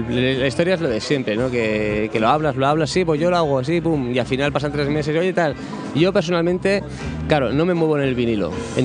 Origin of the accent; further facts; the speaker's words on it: Barcelona, Catalonia, Spain; ahí en La Verneda, en el barrio de donde soy.